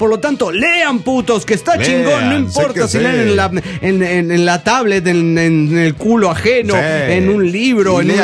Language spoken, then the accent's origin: Spanish; Tijuana, Baja California, Mexico; de Tijuas.